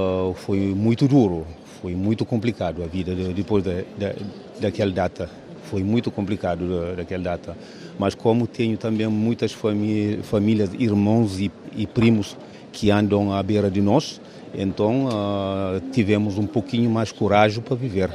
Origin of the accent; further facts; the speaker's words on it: Tarrafal, Santiago, Cape Verde; Eu sou de Tarrafal, Santiago.